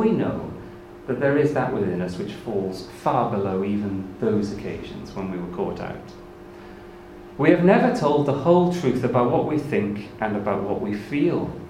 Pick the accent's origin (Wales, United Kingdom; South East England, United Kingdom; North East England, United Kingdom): Wales, United Kingdom; Wrexham; I grew up in Wrexham in North Wales